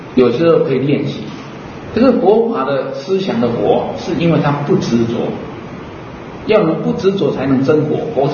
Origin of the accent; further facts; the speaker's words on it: Taiwan; 我们台湾话硬凹的